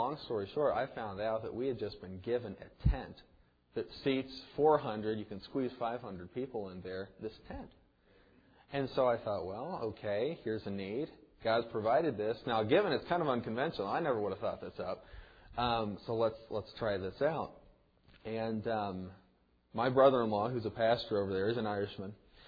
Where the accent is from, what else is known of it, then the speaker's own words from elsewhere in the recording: United States; as an American over here